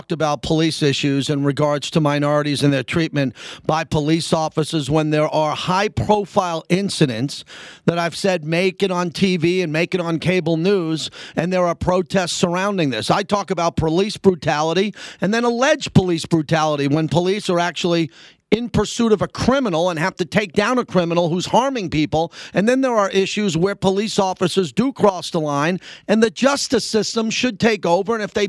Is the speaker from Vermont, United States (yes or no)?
no; New York, United States; where I grew up in Long Island, listening to that station.